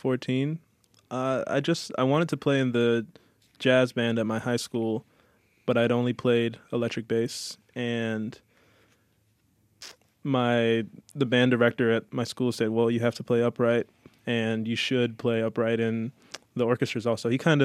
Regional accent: Temple Hills, Maryland, United States; I'm from Temple Hills, Maryland, just south of D.C.

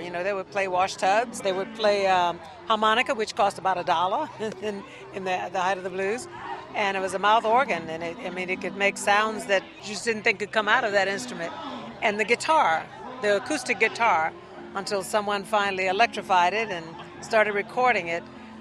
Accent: Maringouin, Louisiana, United States; Yes, I was born in Louisiana. I was born on the bayou in Maringouin, Louisiana, which is 25 miles west of Baton Rouge.

